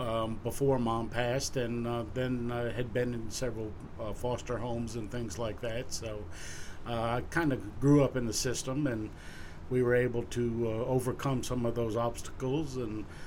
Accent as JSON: {"language": "English", "region": "New England", "country": "United States", "tie": "born or raised there", "said": "Well, I grew up in New England, and I was a child of a single mom."}